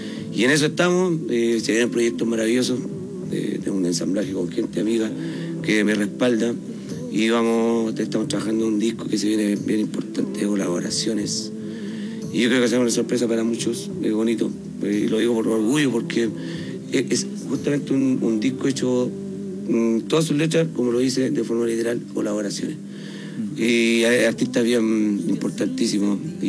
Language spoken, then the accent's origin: Spanish; Yungay, Ñuble, Chile; Yo soy de Yungay, suena guasa.